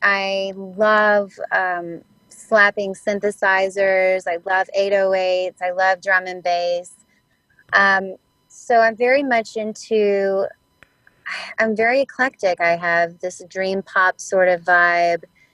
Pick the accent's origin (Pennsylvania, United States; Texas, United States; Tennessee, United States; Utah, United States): Tennessee, United States; I'm from Northwest Tennessee, a very rural area.